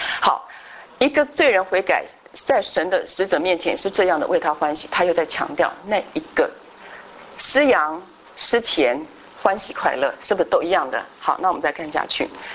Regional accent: China; 我们其实中国人都有天的观念

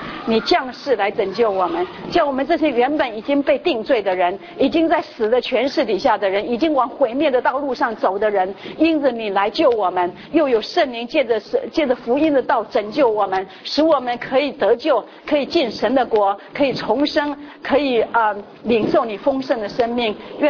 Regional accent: Taiwan; 我们台湾人哈

